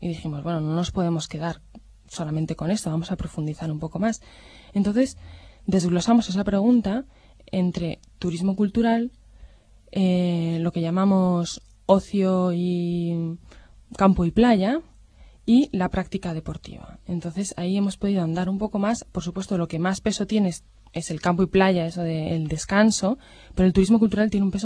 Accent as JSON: {"language": "Spanish", "country": "Spain", "said": "qué rentables somos los españoles"}